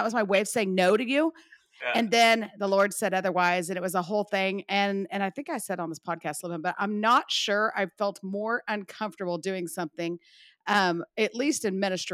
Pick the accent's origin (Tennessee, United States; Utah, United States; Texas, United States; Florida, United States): Texas, United States; El Paso; Can I express to you that I grew up in El Paso, Texas? It does not snow.